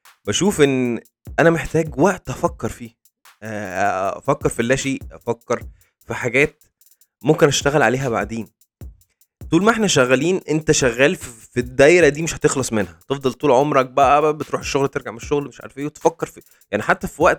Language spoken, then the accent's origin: Arabic; Egypt; اي بلد ما فيهاش الفقر اللي احنا فيه كمصريين يعني